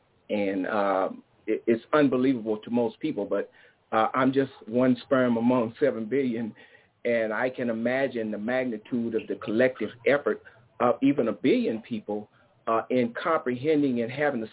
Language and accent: English; Charlotte, North Carolina, United States; from Charlotte, North Carolina